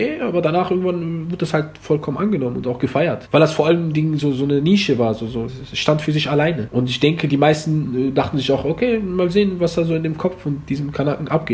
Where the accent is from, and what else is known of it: Germany; born or raised there